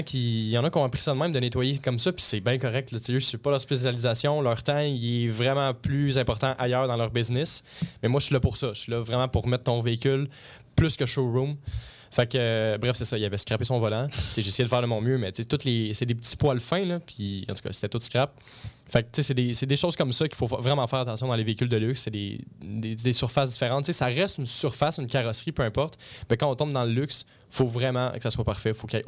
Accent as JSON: {"language": "French", "town": "Blainville", "region": "Quebec", "country": "Canada", "said": "moi je suis de Blainville, la rive nord de Montréal."}